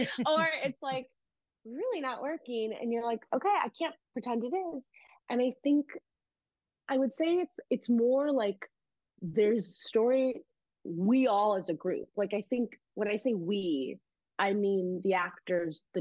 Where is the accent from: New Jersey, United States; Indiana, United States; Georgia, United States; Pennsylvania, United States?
Indiana, United States; especially as like an Indian woman growing up in Indiana, which I grew up in Northwest Indiana